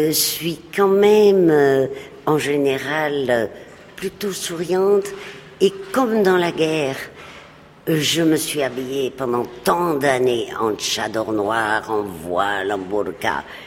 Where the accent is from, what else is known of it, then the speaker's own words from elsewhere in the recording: Madrid, Community of Madrid, Spain; du musée du Prado de mon enfance à Madrid.